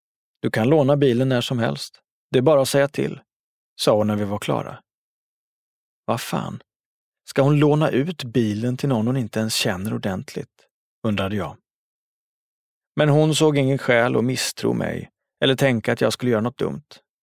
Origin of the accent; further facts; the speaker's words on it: Jordbro, Stockholm County, Sweden; Hade man skämtat så på gatan där jag växte upp hade det tolkats som en kränkning. Hade någon sagt sådana saker till mig i Jordbro hade jag varit tvungen att göra något.